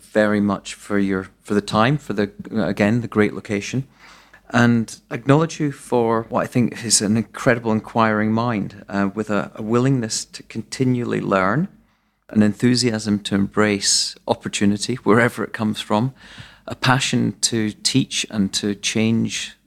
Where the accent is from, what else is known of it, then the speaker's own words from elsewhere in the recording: Arbroath, Scotland, United Kingdom; born there; Up the road from where I was born in Arbroath.